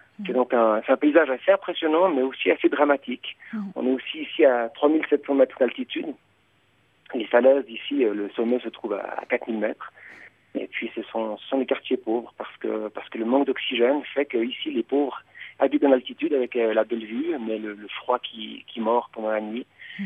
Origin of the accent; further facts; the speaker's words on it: Switzerland; now in La Paz, Bolivia; Oui, je suis suisse, je vis en Bolivie depuis le début de l'année. Là, je suis à Sopocachi, dans mon garçonnier, comme on dit en espagnol.